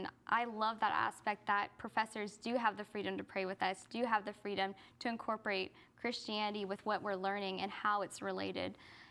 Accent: Katy, Texas, United States; also born or lived in Houston / Conroe; And so I was born in Houston, raised in Katy, and then for high school we moved to Conroe, where I went to Willis High School in a small town by Conroe.

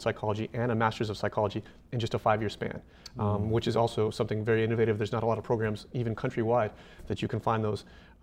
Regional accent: Texas, United States; HBU was something I was aware of growing up in Texas.

